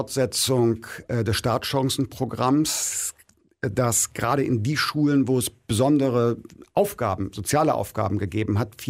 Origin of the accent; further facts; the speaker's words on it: Wermelskirchen, North Rhine-Westphalia, Germany; Ich bin 46 Jahre alt, bin aufgewachsen in Wermelskirchen.